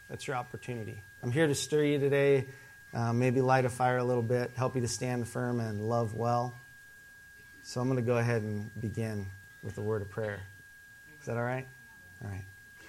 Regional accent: Ipswich, South Dakota, United States; now in Texas, United States; I was raised in South Dakota, in the upper north central South Dakota, a little town called Ipswich, South Dakota.

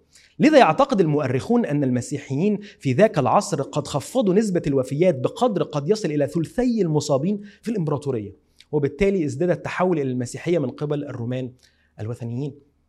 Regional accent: Egypt; ويمكن ابسط قوي على اذننا حتى كمصريين

